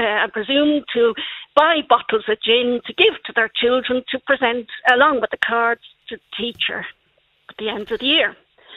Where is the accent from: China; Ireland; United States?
Ireland; Milltown, County Galway; I'm from Milltown.